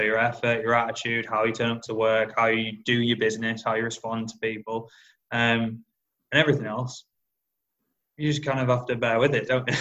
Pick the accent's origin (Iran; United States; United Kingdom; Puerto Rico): United Kingdom; Yorkshire and the Humber; Yeah, I think it's being a Yorkshireman.